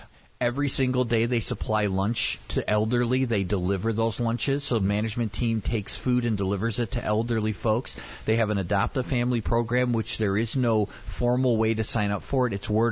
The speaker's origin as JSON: {"language": "English", "town": "Peoria", "region": "Illinois", "country": "United States", "said": "Well, again, because we came from the Peoria area"}